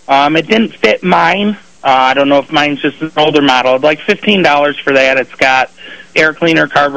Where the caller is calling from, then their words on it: Warsaw, New York, United States; Calling from Warsaw.